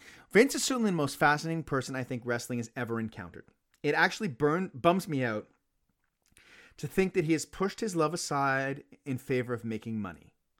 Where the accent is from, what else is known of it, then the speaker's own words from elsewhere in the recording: Canada; I'm Canadian.